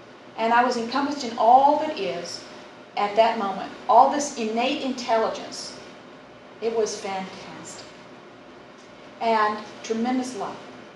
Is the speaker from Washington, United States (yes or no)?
yes; Seattle, Washington, United States; I'm from Seattle, and I'm 47 years old.